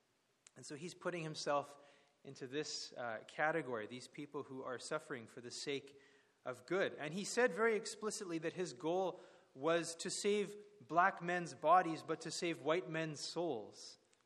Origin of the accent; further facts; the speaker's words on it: Canada; I didn't really learn all that much about the details of the insides of American history growing up in Canada, but my wife's American